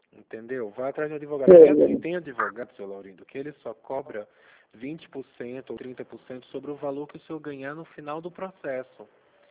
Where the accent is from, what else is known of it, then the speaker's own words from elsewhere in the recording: Pernambuco, Brazil; now in São Paulo, Brazil; eu sou pernambucano, tá? Moro em São Paulo, mas sou pernambucano.